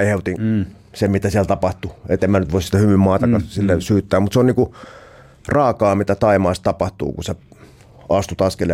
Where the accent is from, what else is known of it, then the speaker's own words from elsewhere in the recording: Helsinki, Uusimaa, Finland; stadilaisia